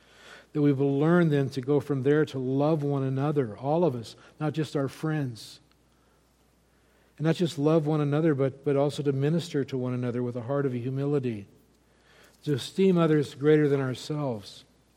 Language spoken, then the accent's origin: English; the South, United States; You know, I was talking before church about growing up in the South back in the days of segregation.